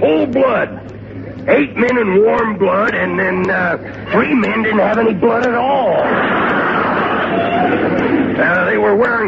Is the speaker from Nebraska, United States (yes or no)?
no; Texas, United States; born there; Well, I look like a blizzard. I was born in Texas.